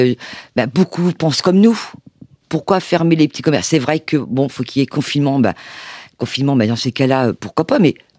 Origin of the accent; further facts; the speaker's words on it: Caen, Normandy, France; Avant, nous étions dans la Manche. Mais nous sommes originaires de Caen. Alors, quand on a vendu le tabac qu'on avait avant dans la Manche, on est revenu aussitôt à nos racines, ici.